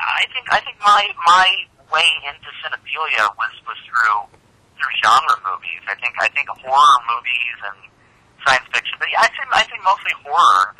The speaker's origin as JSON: {"language": "English", "town": "Phoenix", "region": "Arizona", "country": "United States", "tie": "born or raised there", "also_born_or_lived": "Michigan, United States / Austin, United States", "moved": "as an adult", "lives_now": "New York, United States", "said": "I was born in Michigan and then my parents moved out to Southwest, to the suburbs outside of Phoenix when I was about four, and that's really where I was planted until about 20 years old"}